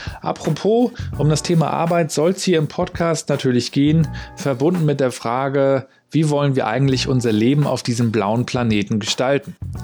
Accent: Rostock, Mecklenburg-Vorpommern, Germany; born there; also born or lived in Hamburg; Er ist wie ich gebürtiger Rostocker und auch ihn hat es irgendwann nach Hamburg verschlagen. Ich bin irgendwann zurückgekehrt nach Rostock.

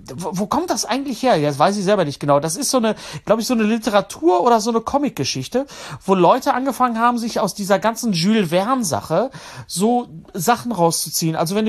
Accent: Bochum, North Rhine-Westphalia, Germany; im Bochum, in meiner Heimatstadt

